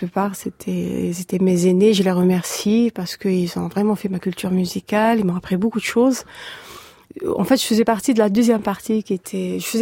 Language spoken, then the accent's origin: French; Algeria; moved away